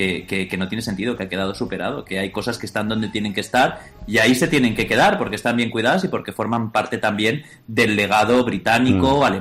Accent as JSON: {"language": "Spanish", "region": "Valencian Community", "country": "Spain", "said": "Yo, como valenciano, me gustaría ver la Dama de Elche en mi comunidad autónoma"}